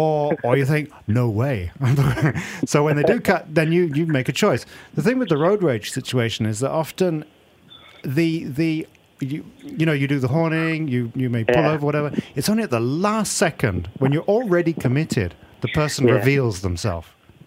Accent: England, United Kingdom; I grew up in England, which is actually, quite frankly, a very violent, street violence kind of society.

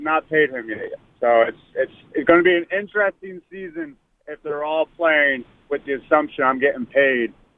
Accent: New Jersey, United States; also born or lived in Pennsylvania; even though I'm from Pennsylvania. Grew up in Jersey around a bunch of awful Philadelphia Eagle fans.

